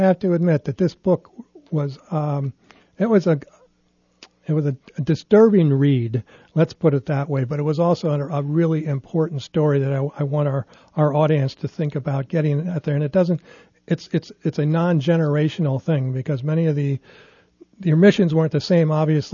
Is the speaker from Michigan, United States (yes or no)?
no; Indiana, United States; All right, so we're from Central Indiana